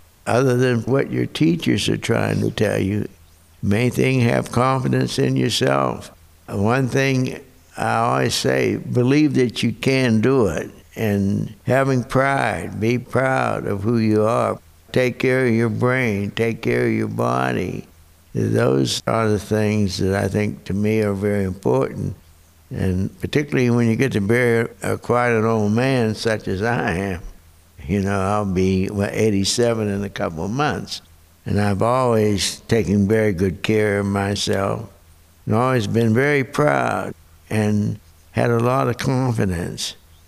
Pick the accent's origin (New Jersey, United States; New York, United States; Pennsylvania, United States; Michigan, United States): Pennsylvania, United States; New Castle; My birthday is July 23, 1926. I grew up in Newcastle, Pennsylvania. My father was a coal miner, but he was a naturalist.